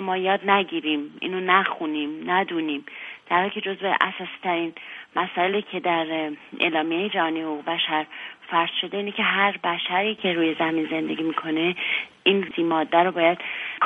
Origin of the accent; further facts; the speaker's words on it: Iran; من خب به عنوان یه ایرانی